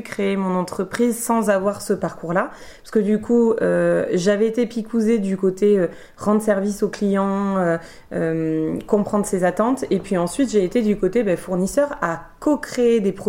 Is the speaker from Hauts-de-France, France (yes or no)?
no; Bayonne, Nouvelle-Aquitaine, France; Alors, en fait, moi, je viens de Bayonne.